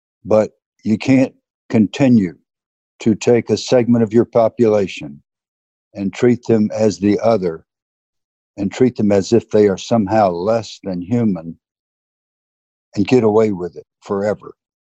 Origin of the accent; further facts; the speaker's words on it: the South, United States; accent: Southern; They're going to look at me, listen to my Southern accent.